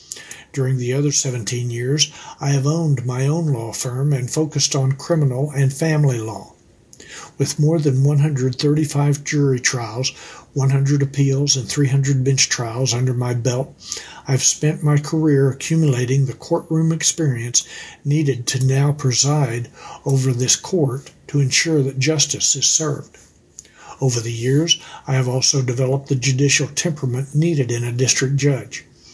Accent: United States; I was born and raised in Midland County. After graduating from law school, I chose to move back to Midland to raise my family in Midland and to establish my law practice here.

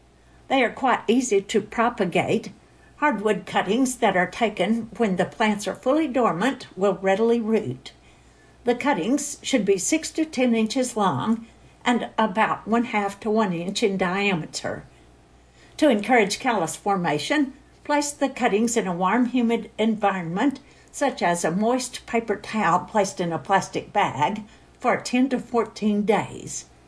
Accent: El Paso, Texas, United States; I grew up in El Paso, which has a similar climate to ours

